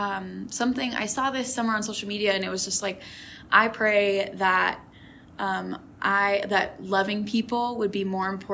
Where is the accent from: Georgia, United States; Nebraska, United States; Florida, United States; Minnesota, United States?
Minnesota, United States; now in Wichita, United States; I am originally from Minnesota. I am a Minnesota native.